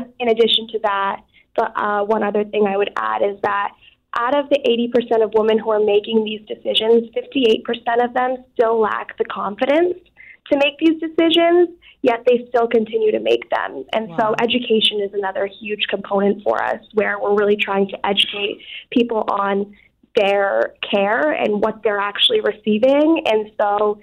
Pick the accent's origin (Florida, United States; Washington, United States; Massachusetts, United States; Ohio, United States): Massachusetts, United States; Southborough; growing up in Southborough, Massachusetts, I didn't grow up around a lot of diversity.